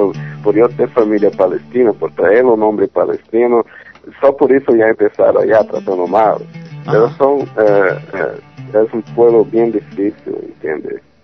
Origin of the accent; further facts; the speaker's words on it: Brazil; born there; Spanish is a second language; moved away as an adult; Sí, yo nací en Brasil.